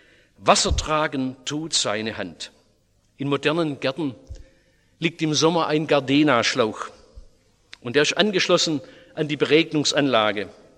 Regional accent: Oberndorf am Neckar, Baden-Württemberg, Germany; So habe ich es in meiner Heimatstadt Oberndorf-Neckar erlebt.

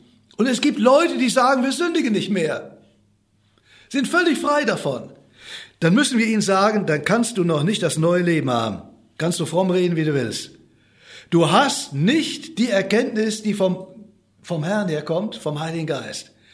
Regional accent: Cologne, North Rhine-Westphalia, Germany; ich bin ja in Köln groß geworden

